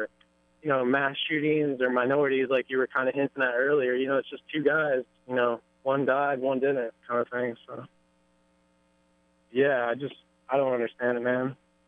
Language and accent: English; Virginia, United States; I'm not from around here. I'm from Virginia.